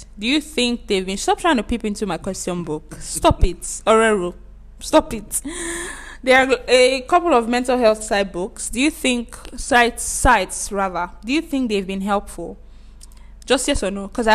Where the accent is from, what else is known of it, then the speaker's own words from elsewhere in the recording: Nigeria; You just be seeing as you are scrolling as a Nigerian.